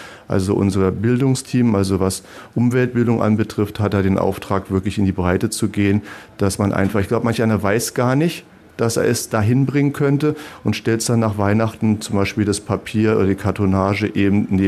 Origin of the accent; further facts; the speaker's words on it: Berlin, Germany; in Berlin, wo ich herkomme, gab es das nicht.